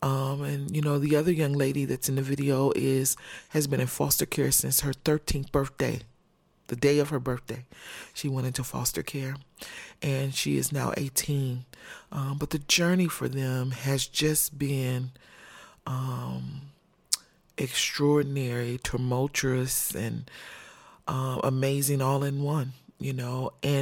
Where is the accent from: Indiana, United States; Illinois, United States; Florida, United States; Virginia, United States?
Indiana, United States; Fort Wayne; I grew up in Fort Wayne urban area.